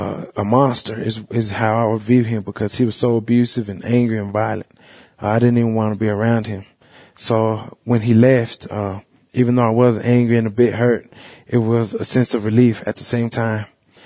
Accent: Dallas, Texas, United States; born there; I'm Muscogee Creek, and I was born in Dallas, Texas.

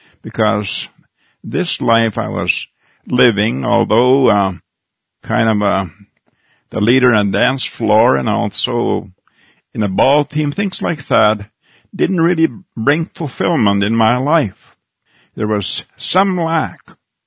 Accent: Goodfish Lake, Alberta, Canada; I'm from Goodfish Lake, Alberta, Canada. And I have been a Christian now for over 50 years.

